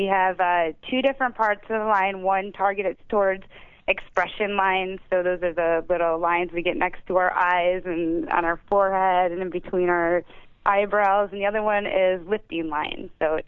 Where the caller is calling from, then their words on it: Naples, Florida, United States; I'm calling you from Naples, Florida.